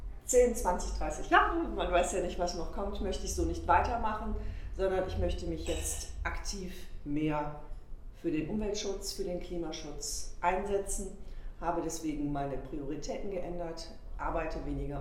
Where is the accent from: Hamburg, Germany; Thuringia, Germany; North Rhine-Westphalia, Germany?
North Rhine-Westphalia, Germany; Düsseldorf; born there; moved away as an adult; now in Husum, Germany; Ich bin gebürtige Düsseldorferin, bin allerdings seit 1998 in Husum, also Wahlhusumerin.